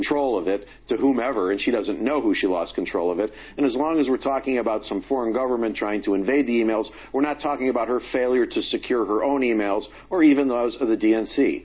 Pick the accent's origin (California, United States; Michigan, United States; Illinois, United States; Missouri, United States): Illinois, United States; Chicago; I was born and raised in Chicago. I was raised in the Chicago way of doing business.